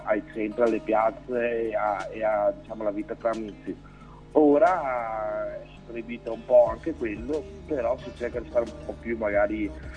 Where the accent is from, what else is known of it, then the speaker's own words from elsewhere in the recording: Veneto, Italy; io sono veneto, quindi da un po' la situazione forse più dura che c'è nella zona dell'Italia